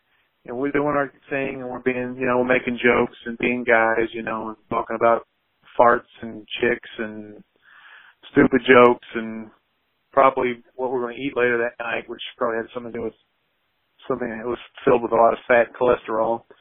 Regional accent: Baltimore, Maryland, United States; Big Luke is from Chicago. I'm from Baltimore.

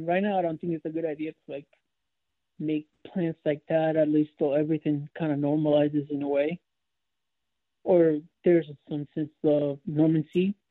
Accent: Peru; now in United States; I personally, growing up, I was born in Peru, so like growing up with like the Spanish commentators, for example.

